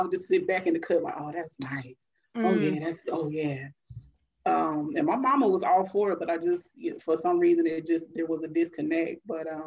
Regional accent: Raleigh, North Carolina, United States; also born or lived in Smithfield; I am originally from North Carolina. I was born in Smithfield, raised in Raleigh, North Carolina, had a short stint over there on Peyton Street. Then we moved to North Raleigh.

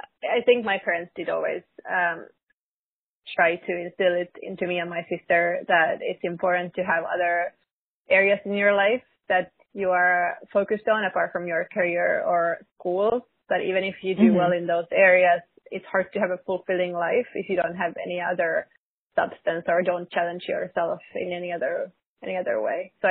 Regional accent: Finland; English is a second language; moved away as an adult; also born or lived in United Kingdom; now in New York, United States; I'm 29. I'm originally from Finland, but I moved to the UK after college and then to New York about 3 years ago.

